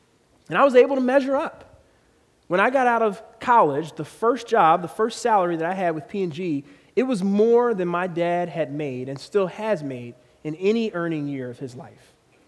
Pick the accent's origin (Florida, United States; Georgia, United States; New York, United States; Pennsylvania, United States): Pennsylvania, United States; Philadelphia; I grew up in Philadelphia, and we lived in a row house, kind of a working-class neighborhood.